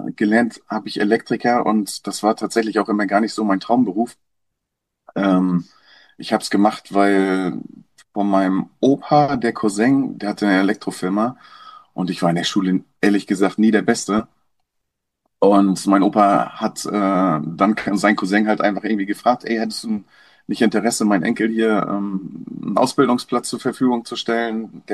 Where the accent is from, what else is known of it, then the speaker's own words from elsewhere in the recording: Rostock, Mecklenburg-Vorpommern, Germany; born there; mittlerweile 38 Jahre alt, gebürtiger Rostocker.